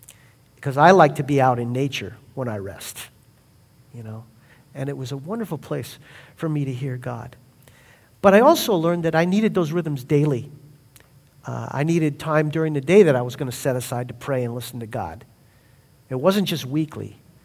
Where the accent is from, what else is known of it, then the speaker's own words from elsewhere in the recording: Brooklyn, New York, United States; when I was a child, a long time ago, growing up in Brooklyn, Sunday was a Sabbath day.